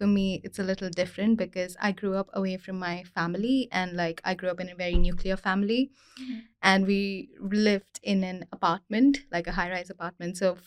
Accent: Andhra Pradesh, India; In my culture, I come from Andhra Pradesh

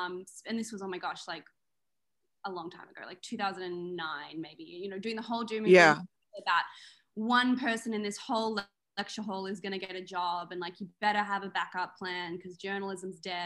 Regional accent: Melbourne, Victoria, Australia; I'm from Melbourne

